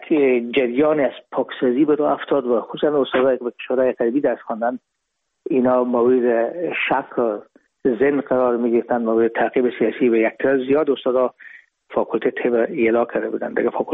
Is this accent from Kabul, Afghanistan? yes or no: no; Herat, Afghanistan; moved away as an adult; now in Hamburg, Germany; ما رفتیم از کابل به هرات و پیش که فاکولته رو پایان برسانیم یا دیپلم بگیریم از هرات از طریق زمینی داخل مرز ایران شدیم، از مرز ایران گذشتیم و داخل پاکستان و از پاکستان و قاچاقی آمدیم به آلمان.